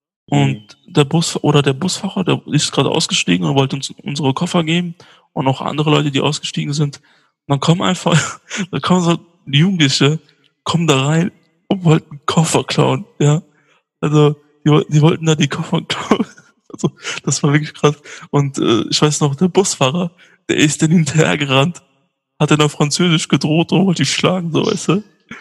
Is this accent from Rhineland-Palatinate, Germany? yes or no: yes; Mainz, Rhineland-Palatinate, Germany; Ich bin ja aus Mainz